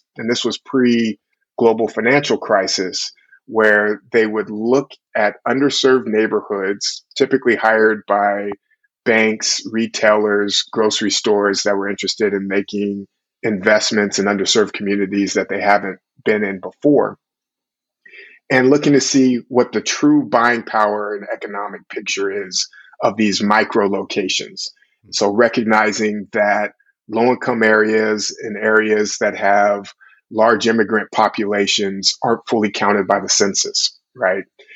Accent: Sacramento, California, United States; also born or lived in Oakland / Bronx; And being originally from East Oakland, growing up in South Sacramento, spending some time in the Bronx as an undergrad

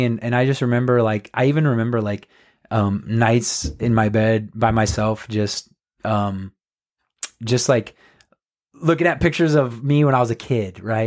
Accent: Grand Island, Nebraska, United States; By the way, if people don't know, we're from Grand Island. So stayed in Grand Island and went to Central Community College.

